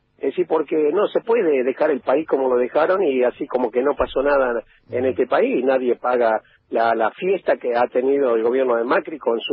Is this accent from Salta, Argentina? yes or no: yes; Salta, Argentina; Yo soy salteño y conozco muy bien toda esa zona.